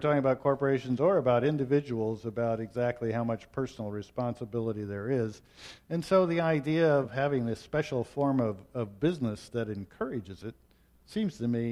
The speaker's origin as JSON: {"language": "English", "region": "Nebraska", "country": "United States", "tie": "born or raised there", "said": "when I was growing up in Nebraska, we used to take vacations in Wisconsin"}